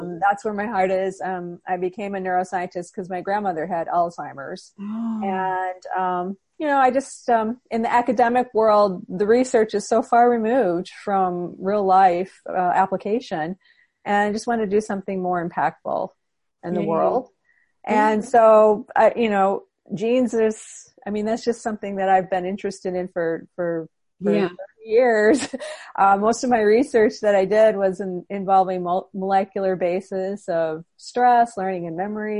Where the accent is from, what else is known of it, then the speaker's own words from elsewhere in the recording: Houston, Texas, United States; Yeah. I'm from Houston.